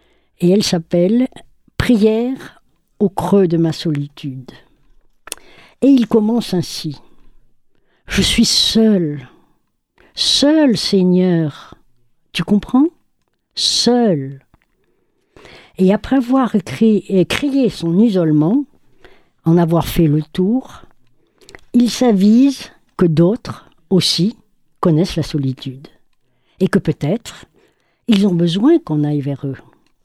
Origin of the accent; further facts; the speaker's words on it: Madagascar; moved away as an adult; je suis enfant de missionnaire et je suis née à Madagascar, ce qui m'a marquée parce que j'y ai passé 19 ans.